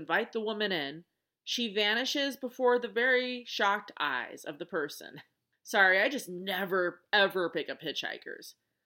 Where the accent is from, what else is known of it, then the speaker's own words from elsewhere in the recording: Colorado, United States; We now find ourselves in my home state of Colorado.